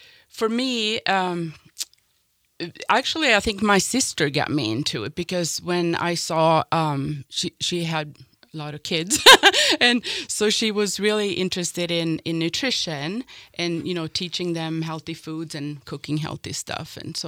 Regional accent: Sweden; now in Montana, United States; I'm originally from Sweden. And so my husband was in the Air Force. And so we moved here. We retired here in Montana.

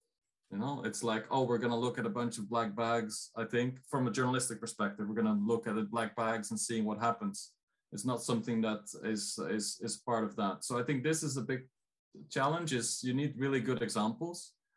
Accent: Netherlands; I come from the Netherlands.

